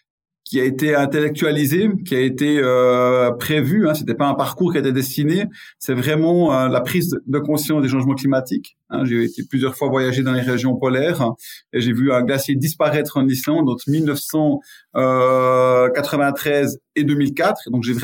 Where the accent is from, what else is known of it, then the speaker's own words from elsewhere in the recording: Neuchâtel, Switzerland; born there; Donc je suis né à Neuchâtel en 1972